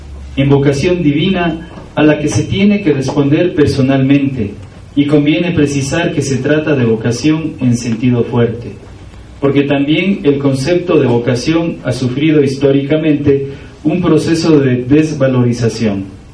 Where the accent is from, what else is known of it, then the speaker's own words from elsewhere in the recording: Cuenca, Azuay, Ecuador; somos cuencanos. Bueno, yo soy cuencano, mi esposa guayaquileña, pero de padres cuencanos, hijos quiteños.